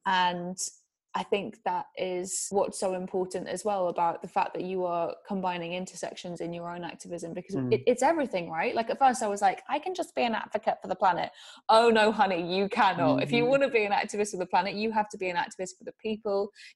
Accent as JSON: {"language": "English", "region": "England", "country": "United Kingdom", "said": "I know, okay, I'm English, but he's made it over here."}